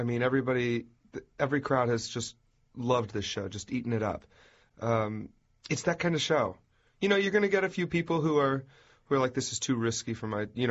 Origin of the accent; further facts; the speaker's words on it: Kansas, United States; I'm from Kansas.